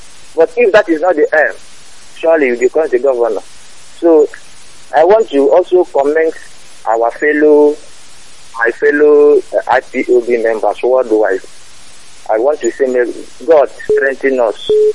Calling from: Port Harcourt, Rivers, Nigeria; I'm calling from Port Harcourt.

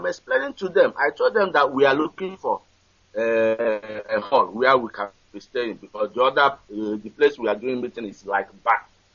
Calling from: Senegal; I'm calling from Senegal.

